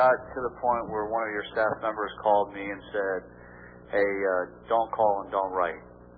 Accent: Florida, United States; I had sent you a fax several months back. I'm from Southwest Florida.

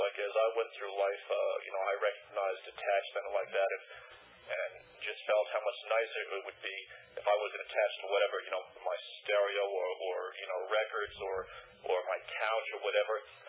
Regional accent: New Jersey, United States; Well, I'll tell you, Bill, I come from New Jersey, and I'll just tell you a short story.

